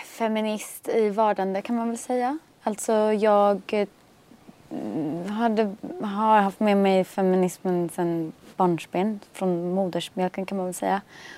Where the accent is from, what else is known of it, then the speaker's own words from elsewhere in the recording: Stockholm, Stockholm County, Sweden; Jag växte upp i Torsplan.